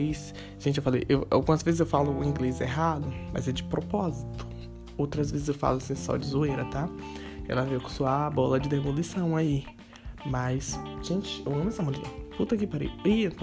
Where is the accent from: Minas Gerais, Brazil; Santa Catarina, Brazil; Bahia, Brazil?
Bahia, Brazil; eu sou da Bahia.